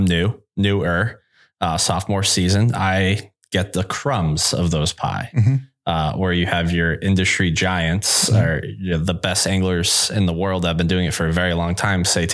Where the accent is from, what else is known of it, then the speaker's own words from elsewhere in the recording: Northeast, United States; But I am from the Northeast.